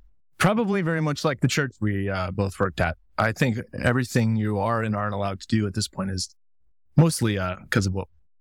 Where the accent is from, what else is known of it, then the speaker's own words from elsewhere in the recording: Colorado Springs, Colorado, United States; I grew up in Colorado Springs.